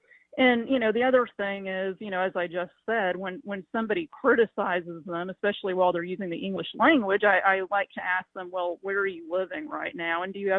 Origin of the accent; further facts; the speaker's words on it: Southern United States, United States; being a Southerner, I'm Scott-Irish, Scottish, English, you know, what the typical Southerner is.